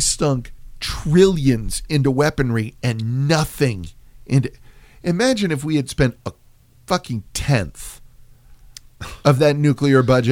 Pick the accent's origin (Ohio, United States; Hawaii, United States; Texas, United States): Texas, United States; San Antonio; Growing up in San Antonio, I think, gave me more of a respect for that kind of shit